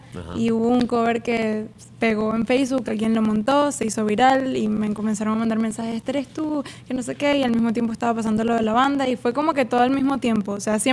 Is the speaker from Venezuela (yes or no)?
yes; Venezuela; moved away; Comencé las clases de canto como a los 10, 11 años, luego pasó todo que me vine para acá de Venezuela